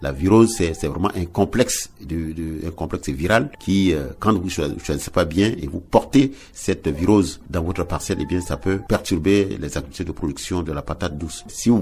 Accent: Central African Republic; Donc, ce sont ces variétés qui sont les plus cultivées chez nous en République centrafricaine.

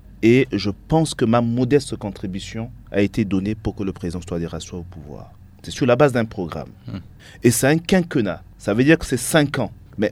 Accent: Central African Republic; Je suis singulièrement révolté en tant que centrafricain.

